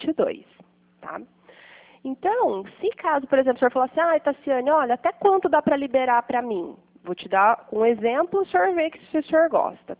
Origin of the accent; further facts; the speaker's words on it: Pirassununga, São Paulo, Brazil; eu sou de Pirassununga